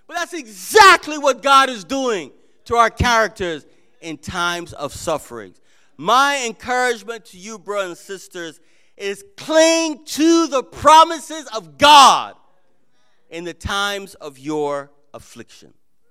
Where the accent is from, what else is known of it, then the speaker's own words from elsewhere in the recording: Jamaica; That's what I say in Jamaica. That man wicked. I grew up in Jamaica